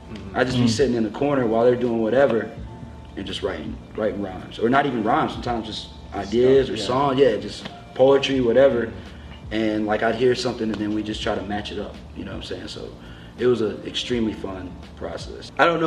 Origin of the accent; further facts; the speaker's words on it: North Carolina, United States; I'm from North Carolina originally.